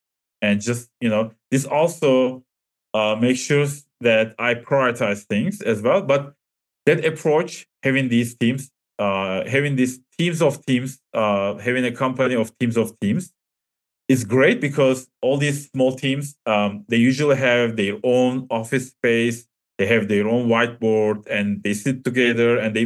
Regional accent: Turkey; Basically, I'm from Turkey

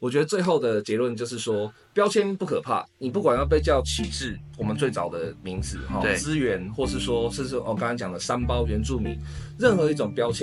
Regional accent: Miaoli County, Taiwan; 我们苗栗那边的中学真的就是照成绩。

